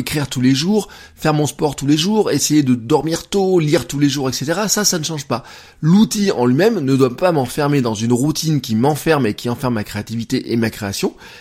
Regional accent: Auvergne-Rhône-Alpes, France; Hier, le temps était très mitigé, nous, hein, chez nous, en Auvergne, hein.

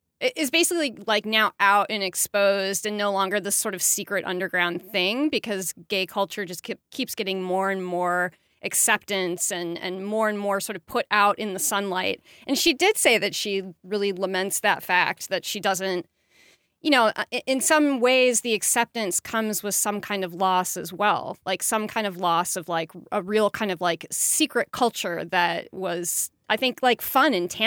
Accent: California, United States; just as like a Californian to see that place on TV.

